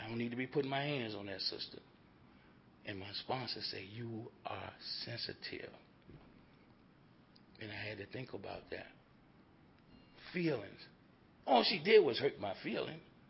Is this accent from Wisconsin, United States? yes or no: yes; Milwaukee, Wisconsin, United States; You know, I said, I'm from Milwaukee, man.